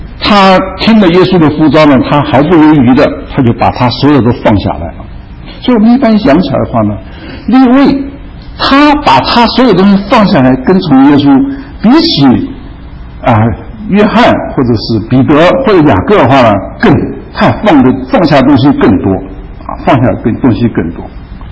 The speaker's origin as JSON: {"language": "Chinese", "country": "China", "said": "就是像在这个我们中国抗战的时候啊"}